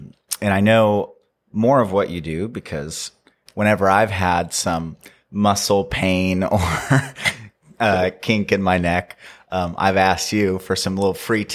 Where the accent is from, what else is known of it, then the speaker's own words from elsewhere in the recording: Philippines; I grew up in the Philippines